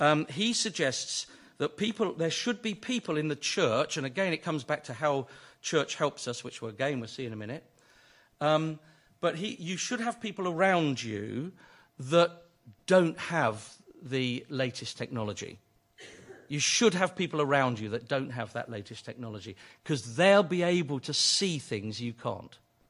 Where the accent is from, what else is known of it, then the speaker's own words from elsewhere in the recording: United Kingdom; We're British, so we don't like touching anyone.